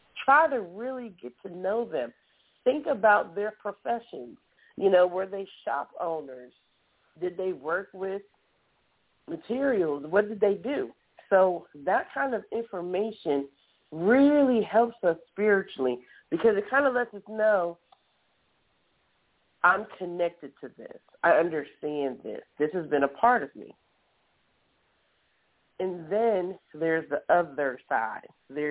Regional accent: Miami, Florida, United States; also born or lived in Washington, D.C.; in my opinion, I would say I grew up in Miami, Florida.

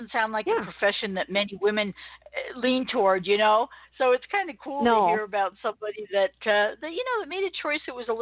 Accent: New York, United States; I grew up in New York, and we used to spend a lot of time in the Adirondack country

